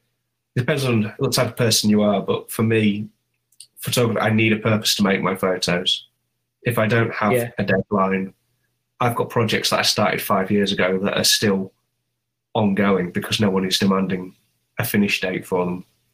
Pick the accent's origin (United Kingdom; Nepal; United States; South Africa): United Kingdom; Hull, Yorkshire and the Humber; I'm from Hull, my home city